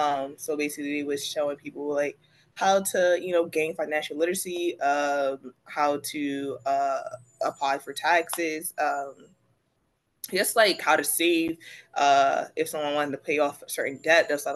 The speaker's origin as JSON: {"language": "English", "town": "Baltimore", "region": "Maryland", "country": "United States", "said": "and I am from Baltimore, Maryland."}